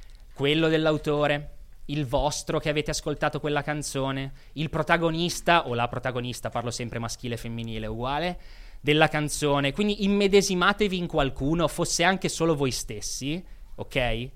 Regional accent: Genoa, Liguria, Italy; perché sono di Genova e sono prevedibile

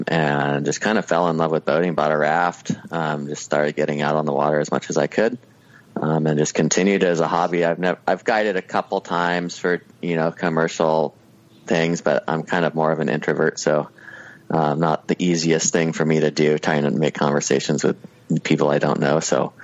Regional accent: Banks, Oregon, United States; also born or lived in Klamath Falls; I grew up outside of Portland in a little town called Banks, about 25 miles west of Portland. Moved down to Klamath Falls to go to OIT.

